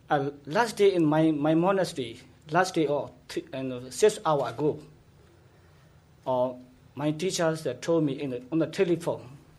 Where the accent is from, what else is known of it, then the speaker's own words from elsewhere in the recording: Myanmar; born there; English is a second language; I was born in Burma.